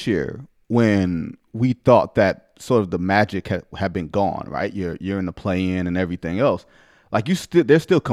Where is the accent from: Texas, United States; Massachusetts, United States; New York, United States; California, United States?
Massachusetts, United States; Boston; I grew up in Boston.